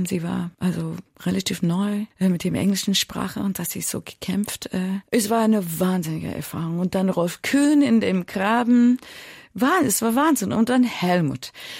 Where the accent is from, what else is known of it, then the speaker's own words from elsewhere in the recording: United States; German is a second language; sind Ikonen für mich als Amerikanerin.